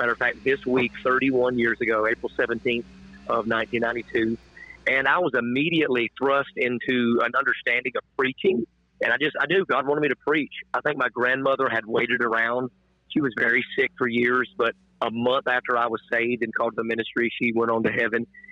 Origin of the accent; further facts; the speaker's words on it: Nashville, Tennessee, United States; You know, I was raised in Nashville, and my dad was in prison for a number of years, about the first 10 years of my life.